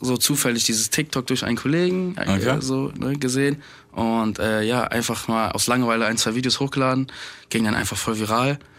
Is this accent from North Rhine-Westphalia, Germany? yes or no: yes; Düsseldorf, North Rhine-Westphalia, Germany; ich komme aus Düsseldorf.